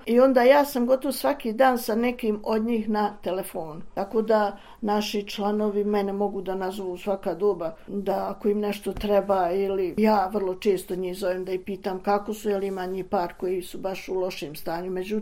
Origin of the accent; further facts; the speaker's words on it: Brčko District, Bosnia & Herzegovina; a ja sam iz Brčkog distrikta.